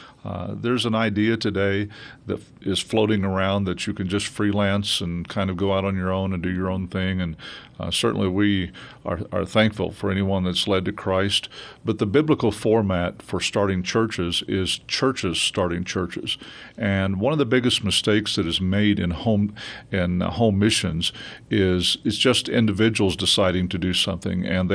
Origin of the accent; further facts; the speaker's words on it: Colorado, United States; I was in another state at a meeting, and they found out that I was from Colorado